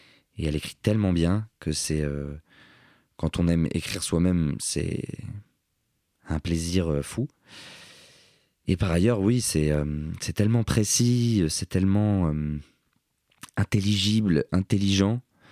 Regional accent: Cergy, Île-de-France, France; et que je viens de Cergy

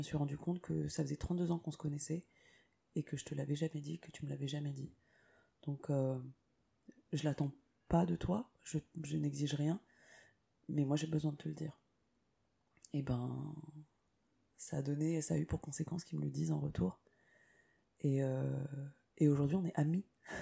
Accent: France; born there; ma culture, elle est sino-laoviète, certes. Mais je suis née en France et je me sens aussi extrêmement française et occidentale.

